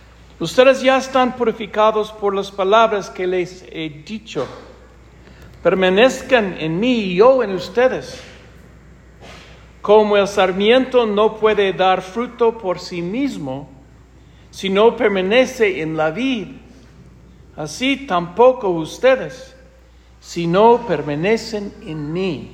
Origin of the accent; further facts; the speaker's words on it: United States; Spanish is a second language; moved away as an adult; now in Cuenca, Ecuador; soy de los Estados Unidos, obviamente, y vengo de la diócesis de Spokane. Soy jubilado, pero estoy trabajando unos años más aquí en Cuenca, celebrando las misas en inglés